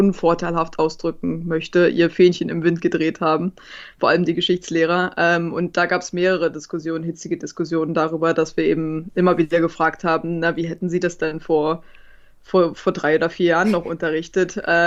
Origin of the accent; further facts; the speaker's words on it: East Germany, Germany; Ich bin in Ostdeutschland geboren, aufgewachsen. Hört man vielleicht auch ein bisschen am Dialekt.